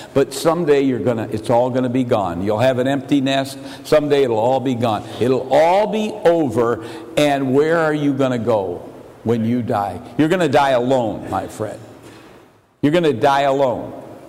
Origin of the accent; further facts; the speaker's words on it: United States; And I said, "Look, I'm an American. Give me a chair."